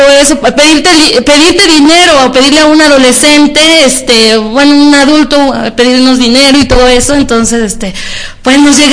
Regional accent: Mexico City, Mexico; born there; Yo nací en la Ciudad de México.

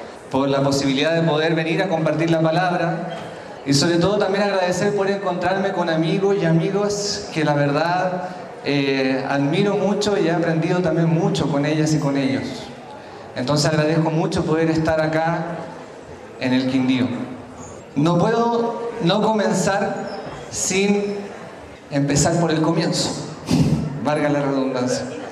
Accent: Valparaíso, Chile; Yo vengo de la región de Valparaíso, ya en Chile, cerca de Santiago, y esta es la provincia de Petorca, a 2 horas de Santiago, muy cerquita de la capital, ¿no?

